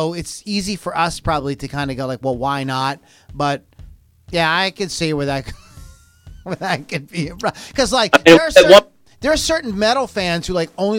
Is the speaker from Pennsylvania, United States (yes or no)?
yes; Pittsburgh, Pennsylvania, United States; or that's the big rock station here in Pittsburgh. We're from Pittsburgh.